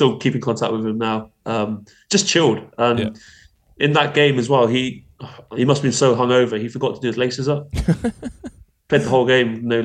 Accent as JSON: {"language": "English", "region": "South West England", "country": "United Kingdom", "said": "something that we grew up on. It's a strong heritage and culture down here. And yeah, it's not that we're not English. It's just that we're Cornish first."}